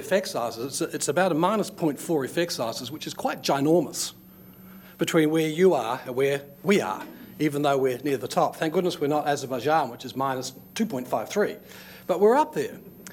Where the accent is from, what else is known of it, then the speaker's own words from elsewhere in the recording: New Zealand; I should warn you before I start, I'm a Kiwi.